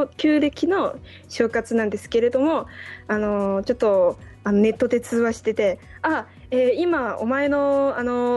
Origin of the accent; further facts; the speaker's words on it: China; Japanese is a second language; 私は、まあ、中国出身なんですけれども